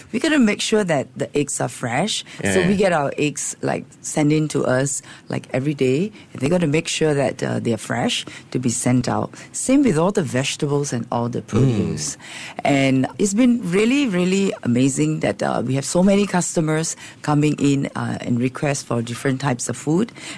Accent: Taiping, Perak, Malaysia; I hail from Malaysia in a very small town up north in Taiping, and there were no bakery except maybe one bakery that make bread.

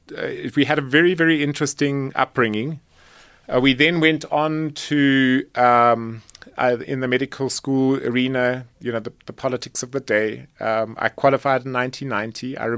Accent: Johannesburg, Gauteng, South Africa; born there; I was born here in Johannesburg. I went to government education, protected beneficial education at that time.

